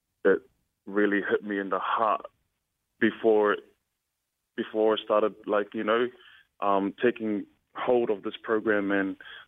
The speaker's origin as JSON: {"language": "English", "country": "New Zealand", "tie": "born or raised there", "said": "Born and raised in New Zealand. My parents are from Tonga."}